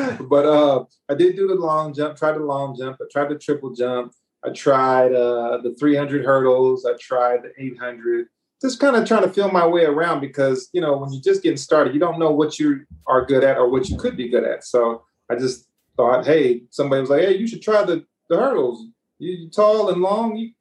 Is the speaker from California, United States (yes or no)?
yes; Sacramento, California, United States; I grew up in Sacramento, and it was really hot.